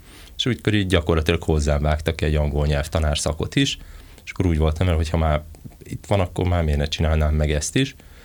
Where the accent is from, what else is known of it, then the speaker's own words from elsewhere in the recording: Veszprém County, Hungary; én Veszprém mellől származok, ugye mindenki a német turistákból élt, az összes barátom németül tanult